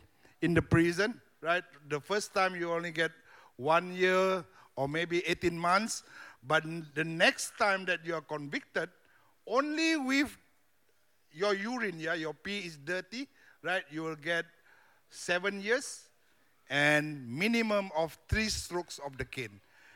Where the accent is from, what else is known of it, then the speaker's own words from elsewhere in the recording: Singapore; born there; I was born in Singapore